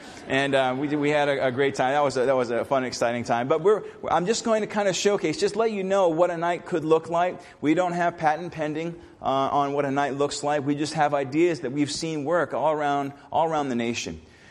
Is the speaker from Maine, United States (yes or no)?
yes; Maine, United States; because I talk fast because I'm from Maine